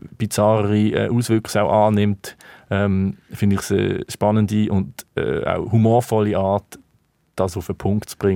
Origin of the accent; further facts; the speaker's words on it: Basel, Basel-Stadt, Switzerland; Ich komme jetzt nur mal aus Basel und das ist meine Heimatstadt, wo ich kandidieren kann.